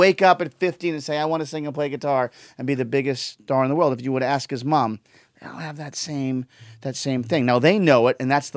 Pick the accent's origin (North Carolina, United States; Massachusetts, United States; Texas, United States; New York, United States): Massachusetts, United States; Boston; Now, I got lucky because I was from Boston, working in Boston